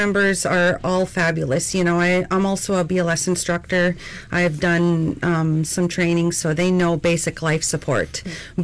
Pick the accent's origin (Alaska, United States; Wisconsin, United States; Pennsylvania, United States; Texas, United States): Alaska, United States; Nelson Lagoon; I'm a chap from Nelson Lagoon.